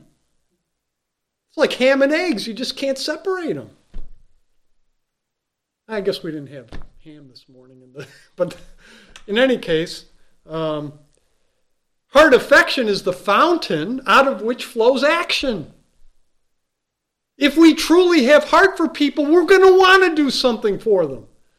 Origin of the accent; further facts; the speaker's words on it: Chicago, Illinois, United States; now in New York, United States; I remember when I was coming to New York, and I came from Chicago, that's where I was born and raised, and in the Midwest, back in those days.